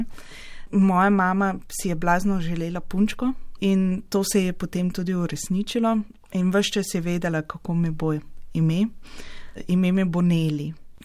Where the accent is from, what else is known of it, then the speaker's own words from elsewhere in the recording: Ljubljana, Central Slovenia, Slovenia; Sem rojena Ljubljančanka, prihajam iz Rožne doline, kjer sem tudi živela do svojega 26. 27. leta. In na ta konec me v bistvu vežejo vse moje rodbinske povezave. Prihajam iz stare viške družine, ki se je sem preselila, ko se je gradila južna železnica.